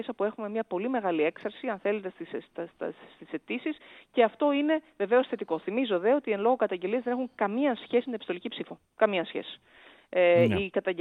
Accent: Greece; εγώ που είμαι Ελληνίδα πολίτης, ζω στις Βρυξέλλες

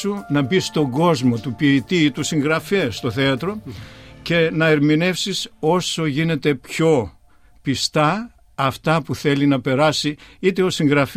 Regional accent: Polygyros, Central Macedonia, Greece; moved away as an adult; also born or lived in Thessaloniki; now in Australia; Γεννήθηκα στον Πολύγυρο Χαλκιδικής. Μεγάλωσα μέχρι τα 18 μου. Όταν τελείωσε το γυμνάσιο, πήγα Θεσσαλονίκη και εκεί σπούδασα.

